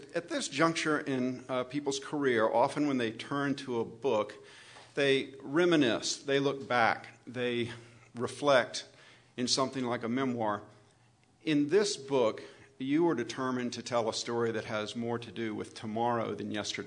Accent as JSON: {"language": "English", "region": "Virginia", "country": "United States", "said": "As Ralph mentioned, I am from the Commonwealth of Virginia"}